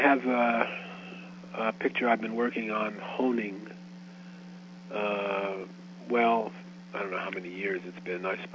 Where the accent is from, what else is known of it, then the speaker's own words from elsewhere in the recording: New York, United States; It's set in New York, which is my hometown.